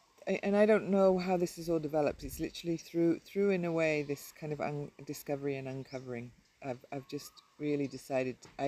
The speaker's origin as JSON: {"language": "English", "region": "England", "country": "United Kingdom", "said": "as we've said, and I am originally from England."}